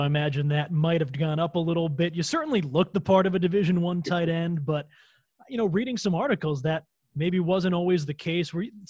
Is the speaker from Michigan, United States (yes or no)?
no; New Jersey, United States; I was born and raised in New Jersey, lived here most of my life.